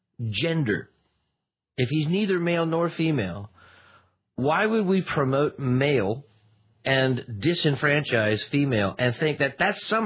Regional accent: Scotland, United Kingdom; I'm Scottish.

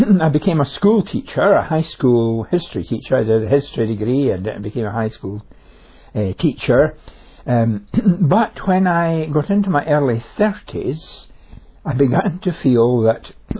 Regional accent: Scotland, United Kingdom; now in London, United Kingdom; Oh yes, I'm Scottish. We live in London now, but I am Scottish.

